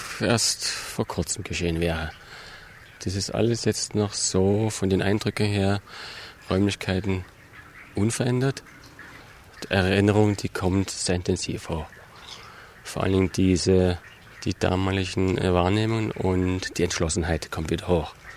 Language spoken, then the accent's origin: German; Saxony, Germany; accent: Saxon; ich hatte damals schon meinen sächsischen Dialekt